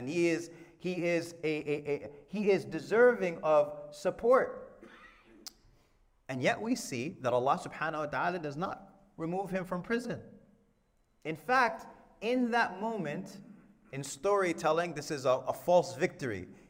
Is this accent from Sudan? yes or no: yes; Sudan; And you see what is happening in my hometown, the disintegration of Sudan, and you say, Ya Latif.